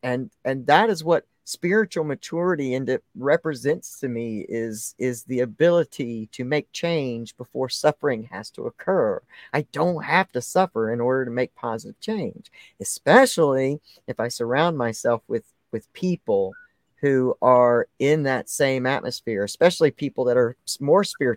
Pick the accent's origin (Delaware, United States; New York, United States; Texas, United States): Texas, United States; You know, I came from Texas because I wanted a Southern woman like my grandmother.